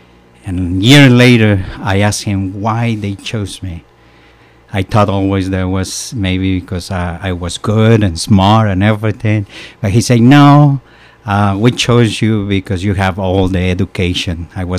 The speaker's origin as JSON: {"language": "English", "town": "Soatá", "region": "Boyacá", "country": "Colombia", "tie": "born or raised there", "said": "I'm from Colombia. I was born in Soata, Boyacá. It's the in the mountains, the east central part of Colombia. Very small town, beautiful in the mountains, and I spent all my childhood there."}